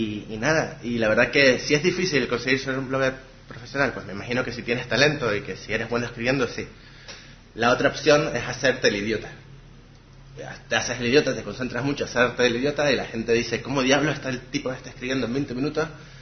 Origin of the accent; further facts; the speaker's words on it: Canary Islands, Spain; yo soy canario de las Islas Canarias, de Gran Canaria, era un poco separado